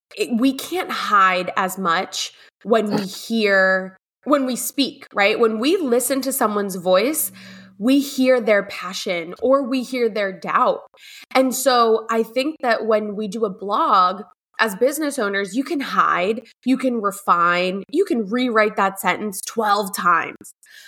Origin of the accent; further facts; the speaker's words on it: Philadelphia, Pennsylvania, United States; also born or lived in Colombia; I'm originally from Colombia. I was born in Colombia, but have been raised and have stayed in the Philadelphia area this whole time.